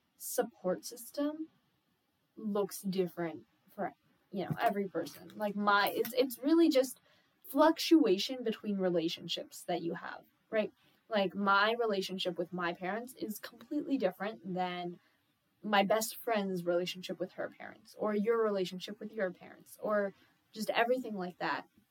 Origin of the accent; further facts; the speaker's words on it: United States; but also, like, for us being a mixture of Chinese and American and growing up in America with that lens in mind as well.